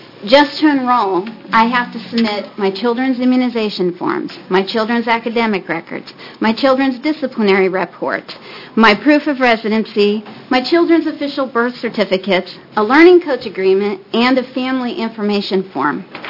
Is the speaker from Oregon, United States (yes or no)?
yes; Hillsboro, Oregon, United States; I'm from Hillsborough.